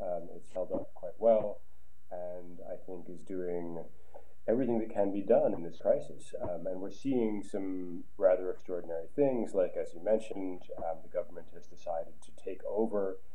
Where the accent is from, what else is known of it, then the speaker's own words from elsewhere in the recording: United States; as an American, it's a quite extraordinary thing to go to the doctor here